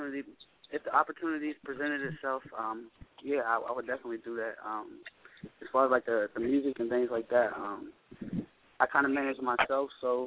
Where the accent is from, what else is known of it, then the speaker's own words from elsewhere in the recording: Indiana, United States; Yeah, just like I'm from Indiana, when I shot my first video, I actually drove 16 hours back to Indiana to shoot the video in Indiana.